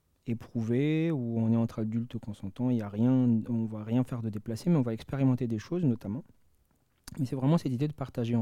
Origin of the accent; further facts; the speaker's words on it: Madagascar; moved away; also born or lived in France / England; Je viens de Madagascar, j'ai fait mes études en France et j'ai beaucoup bossé en Angleterre